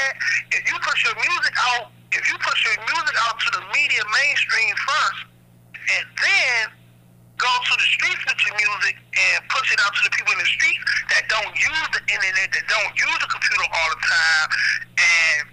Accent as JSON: {"language": "English", "town": "Washington", "region": "District of Columbia", "country": "United States", "lives_now": "Maryland, United States", "said": "I'm just a resident of Maryland. I'm not really from Maryland. I'm from the District of Columbia."}